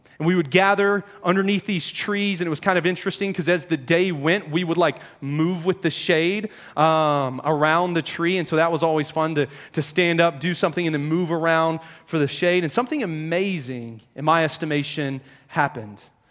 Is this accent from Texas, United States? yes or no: yes; Texas, United States; I'm from Texas and I'm with the young men's ministry.